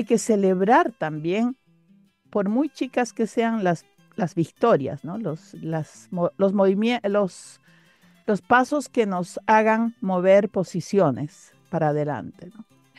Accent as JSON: {"language": "Spanish", "region": "Cusco", "country": "Peru", "said": "quechua, soy del Cusco."}